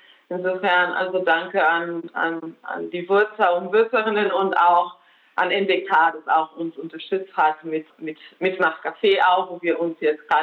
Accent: Leipzig, Saxony, Germany; weil wir kommen aus Leipzig

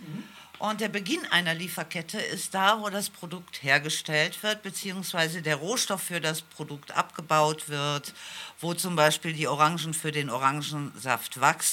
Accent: Cologne, North Rhine-Westphalia, Germany; now in Munich, Germany; Ich komme aus München, bin aber aufgewachsen in Köln. Das ist die Frage, woher ich wirklich stamme.

